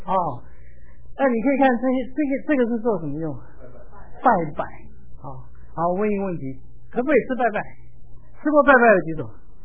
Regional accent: China; 我们中国人

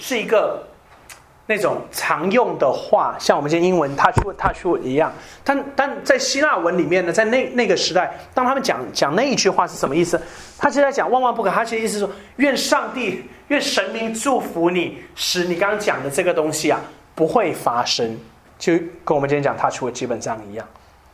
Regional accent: China; 祸福相依嘛，我们中国人成语讲祸福相依。

